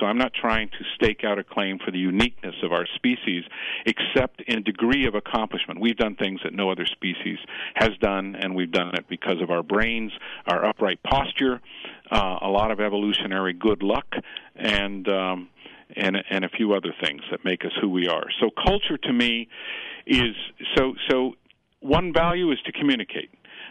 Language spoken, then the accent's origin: English; California, United States; I'm from California originally, in Southern California, and I remember as a teenager and a young man evacuating from fires before